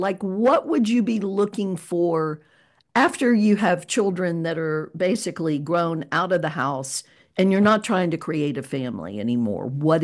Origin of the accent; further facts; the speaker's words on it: the South, United States; I was brought up in the South, and you were brought up in the Midwest, in many ways, very different, the enculturation.